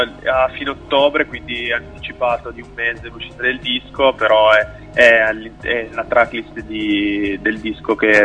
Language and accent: Italian; Mondovì, Piedmont, Italy; vengo da Mondovì, provincia di Cuneo